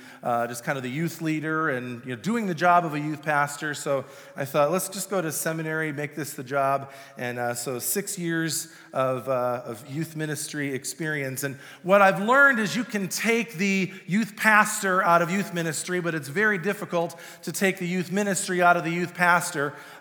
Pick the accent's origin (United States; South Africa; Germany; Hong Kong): United States; Milton, Wisconsin; also born or lived in Columbus, Ohio; I was born in Ohio, Columbus, Ohio, and of course I moved to Wisconsin, the Milton, Wisconsin area when I was around 7.